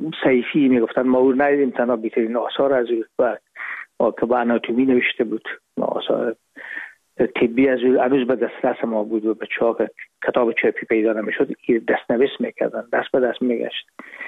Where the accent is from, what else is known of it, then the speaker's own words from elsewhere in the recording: Herat, Afghanistan; moved away as an adult; now in Hamburg, Germany; ما رفتیم از کابل به هرات و پیش که فاکولته رو پایان برسانیم یا دیپلم بگیریم از هرات از طریق زمینی داخل مرز ایران شدیم، از مرز ایران گذشتیم و داخل پاکستان و از پاکستان و قاچقی آمدیم با آلمان. میشد سال 1369 که ما با هامبورگ رسیدیم که بشه 1990.